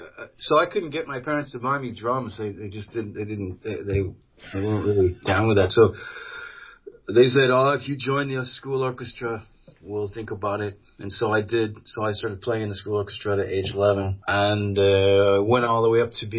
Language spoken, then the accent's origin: English; Ventura, California, United States; also born or lived in Los Angeles; I spent a lot of time growing up in Ventura in L.A.